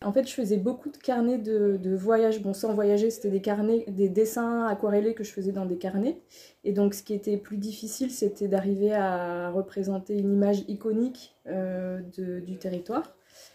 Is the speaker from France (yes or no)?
yes; Draguignan, Provence-Alpes-Côte d'Azur, France; also born or lived in Paris; je suis née à Draguignan. Donc, maintenant j'ai 35 ans. J'ai passé d'abord 18 ans en Drancénie, puis 7 ans à Paris pour mes études d'art et de design. Et ensuite, je suis revenue travailler sur le territoire.